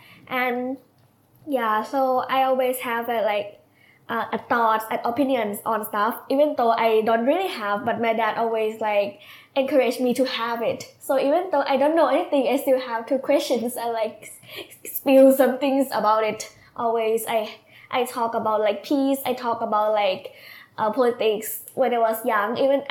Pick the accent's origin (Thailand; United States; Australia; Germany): Thailand; Maha Sarakham; English is a second language; also born or lived in Bangkok; I was growing up in Isan. It's like just a region, but my province called Mahasarakham. And my mom and dad raised me there.